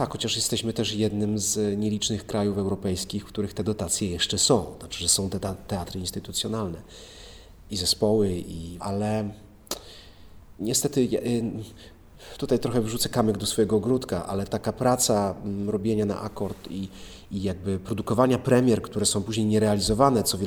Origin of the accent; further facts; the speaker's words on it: Oświęcim, Lesser Poland, Poland; also born or lived in Brzezinka; bo ja pochodzę z Oświęcimia. Znaczy urodziłem się w Oświęcimiu, mieszkałem w Brzezińce jako młody człowiek.